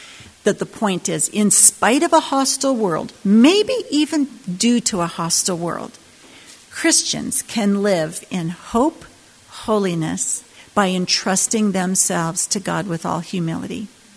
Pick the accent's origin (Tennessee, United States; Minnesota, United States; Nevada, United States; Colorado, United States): Minnesota, United States; I grew up right near Walnut Grove, Minnesota.